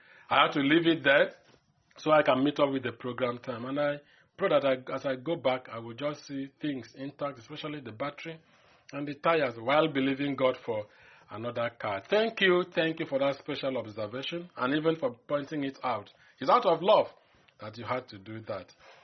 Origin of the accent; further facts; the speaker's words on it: Akwa Ibom, Nigeria; She is my sister from Akwa Ibom. I am from Akwa Ibom too, and she is from Akwa Ibom.